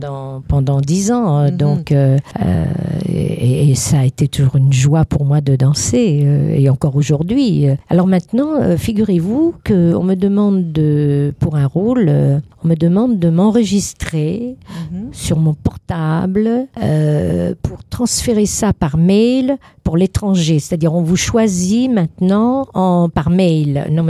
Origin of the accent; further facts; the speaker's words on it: Versailles, Île-de-France, France; born there; Mon père est du Caucase et ma maman est d'Ukraine. Et je suis née à Versailles.